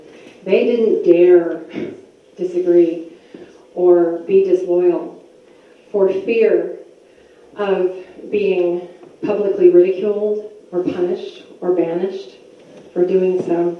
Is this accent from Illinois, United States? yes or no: yes; Illinois, United States; Well, I grew up outside of Chicago, and my dad pastored actually a wonderful church there